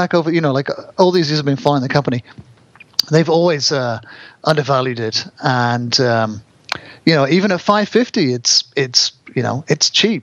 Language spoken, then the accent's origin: English; United Kingdom; accent: British; Let's clap my sexy British accent's back.